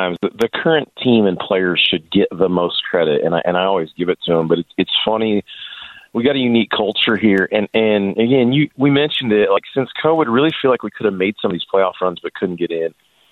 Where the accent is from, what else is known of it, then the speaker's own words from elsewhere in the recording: Midwest, United States; I followed small college football my whole life and growing up in the Midwest